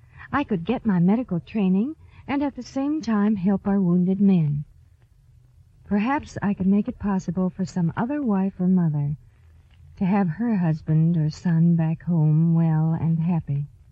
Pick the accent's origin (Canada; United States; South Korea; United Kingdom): United States; Chicago, Illinois; I was born and raised in Chicago.